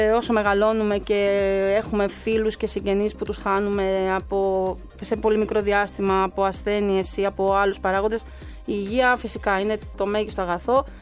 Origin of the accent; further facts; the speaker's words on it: Chania, Crete, Greece; Εγώ γεννήθηκα και μεγάλωσα στα Χανιά.